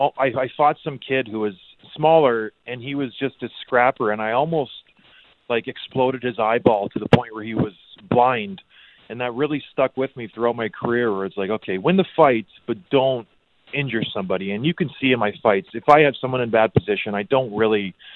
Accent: Edmonton, Alberta, Canada; I was born in Edmonton, Alberta, grew up in a trailer park.

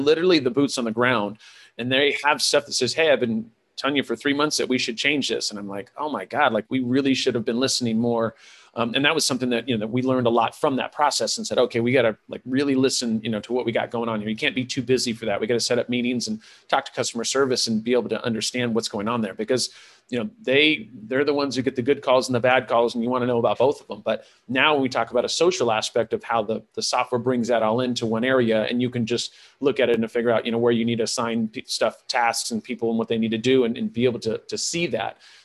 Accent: California, United States; I was raised by hippies in California. I do nothing but hug.

